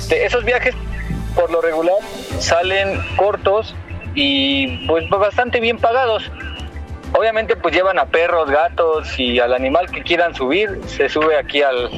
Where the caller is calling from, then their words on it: Álvaro Obregón, Mexico City, Mexico; De Álvaro Obregón, ya saben que yo marco casi cada 8 días.